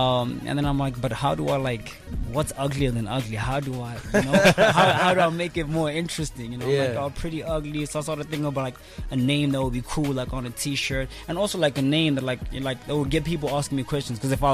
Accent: South Africa; My passport and my ID says Angolan, but I'm South African. Because I mean, I grew up in South Africa.

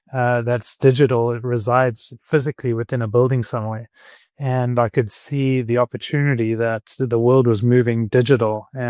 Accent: Johannesburg, Gauteng, South Africa; moved away as an adult; I grew up in Joburg. I went to King Edwards, and after that I studied at RAU, now UJ. And then I began my article in Johannesburg.

